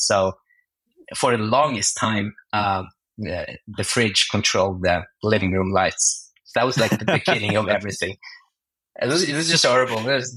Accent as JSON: {"language": "English", "country": "Norway", "said": "I come from Norway. It's you may have heard of it. It's a small country in Northern Europe. It's cold, lots of fjords and mountains."}